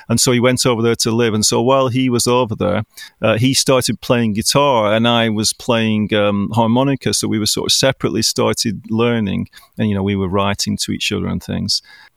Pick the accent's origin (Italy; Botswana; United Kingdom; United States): United Kingdom; Blackburn, North West England; So I'm from England, as people probably know. So I'm from Blackburn in Lancashire.